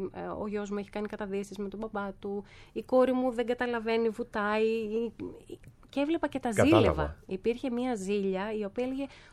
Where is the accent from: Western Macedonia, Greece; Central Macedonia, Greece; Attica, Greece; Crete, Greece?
Central Macedonia, Greece; Thessaloniki; born there; Είμαι από τους ανθρώπους που, ενώ γεννήθηκα στη Θεσσαλονίκη, έχω βρεθεί σε πολλές θάλασσες εκεί στη Χαλκιδική